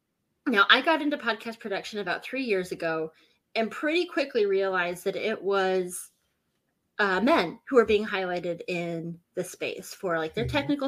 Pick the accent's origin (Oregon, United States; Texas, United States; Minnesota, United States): Minnesota, United States; also born or lived in Utah; So, but my parents settled in Minnesota when I was, 11 years old.